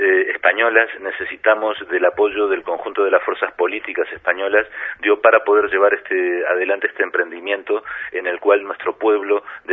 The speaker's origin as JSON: {"language": "Spanish", "country": "Uruguay", "moved": "yes", "said": "El Departamento 20 somos todos aquellos uruguayos y uruguayas que hemos tenido que salir de nuestro país."}